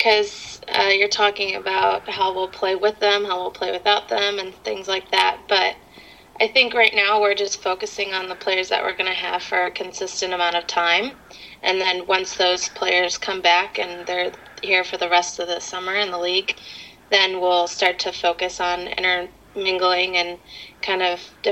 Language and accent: English; Chicago, Illinois, United States; I like my hometown. My family's still here, and I'm just very lucky that where we play, it's practically in my backyard. So I am very happy I'm at Chicago